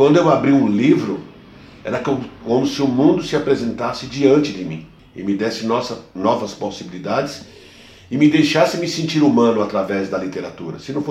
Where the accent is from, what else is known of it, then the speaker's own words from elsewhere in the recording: São Paulo, Brazil; Eu cresci no Jardim Guarujá, Parque Santo Antônio, Jardim São Luís, Jardim Ângela, num bairro que, em 1996, essa região, foi considerado pela ONU o lugar mais violento do mundo.